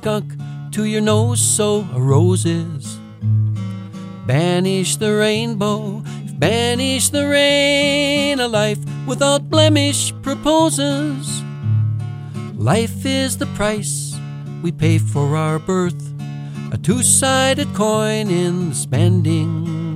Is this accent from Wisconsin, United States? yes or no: yes; St. Croix Falls, Wisconsin, United States; They're 4 miles north of St. Croix Falls, my hometown.